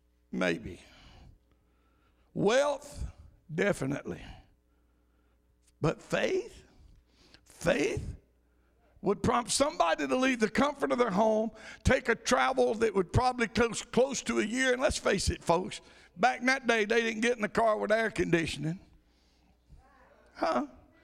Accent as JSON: {"language": "English", "region": "Alabama", "country": "United States", "said": "I'm from Alabama. My air goes on at 70."}